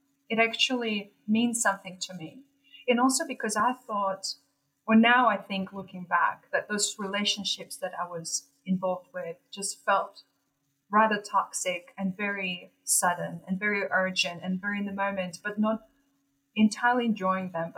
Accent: Russia; And growing up in Russia was interesting in a way that I didn't really question very much.

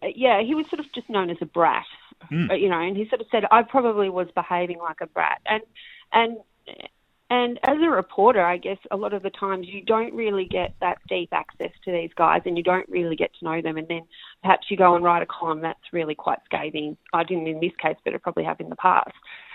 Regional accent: Shepparton, Victoria, Australia; now in Sydney, Australia; I was actually born in Victoria and I was raised in Shepparton

